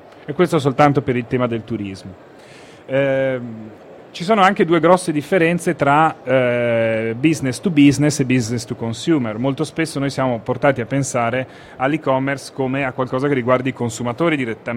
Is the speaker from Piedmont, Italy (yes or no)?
yes; Turin, Piedmont, Italy; io vengo da Torino